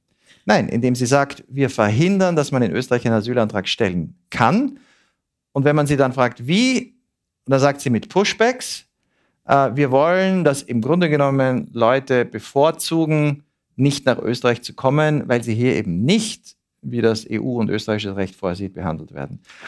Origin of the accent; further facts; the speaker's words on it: Switzerland; Das wollen wir als Schweizer ja auch nicht, dass unsere Polizei sich so verhält.